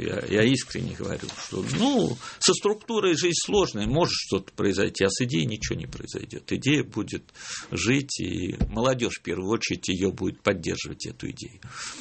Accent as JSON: {"language": "Russian", "region": "Tula Oblast", "country": "Russia", "tie": "born there", "lives_now": "Moscow, Russia", "said": "я родился в Тульской области, но по всем меркам я уже москвич, я больше 45 лет живу в Москве."}